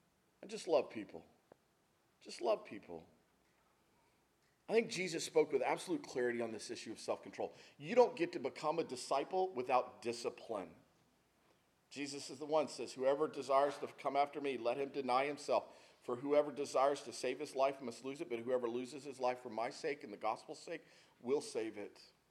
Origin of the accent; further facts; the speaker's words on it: Texas, United States; As a kid, I grew up in Texas, and when you are born in Texas, you sign an oath at your birth that you'll be a Dallas Cowboy fan for life.